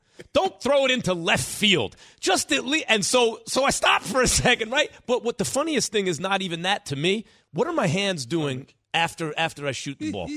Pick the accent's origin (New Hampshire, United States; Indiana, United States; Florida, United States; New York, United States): New York, United States; New York City; when I was a small white child growing up in New York City in the 70s